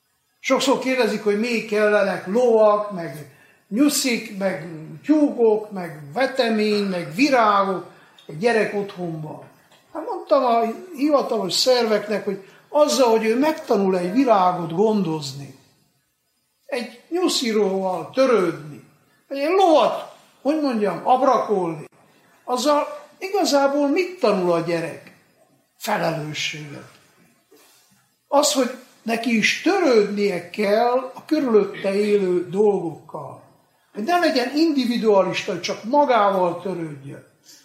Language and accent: Hungarian; Székely Land, Romania; De én azt hiszem, hogy mi Székelyföldön így nőttünk fel, hogy odafigyeltünk egymásra, megfogtuk egymás kezét, segítettünk egymásnak.